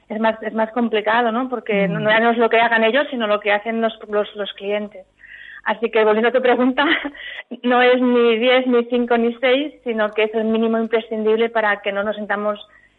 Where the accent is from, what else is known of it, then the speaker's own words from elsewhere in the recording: Catalonia, Spain; yo soy de Cataluña, ¿no?, y hacemos cagar el tío.